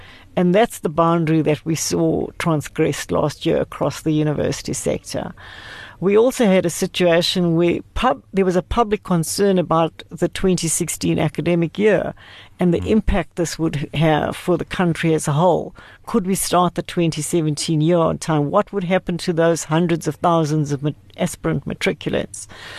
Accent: South Africa; not only as a leader of a university, but as a South African citizen.

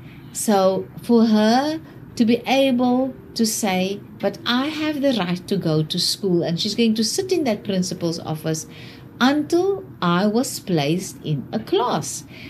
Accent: Wellington, Western Cape, South Africa; I grew up in Wellington. And it's a small town, and it's very hot. It gets 45 degrees in Wellington in summer.

